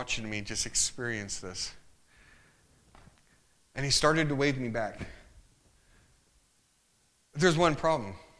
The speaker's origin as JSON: {"language": "English", "region": "Illinois", "country": "United States", "said": "it was winter because I'm from Illinois, and it probably snowed about 2 feet that night."}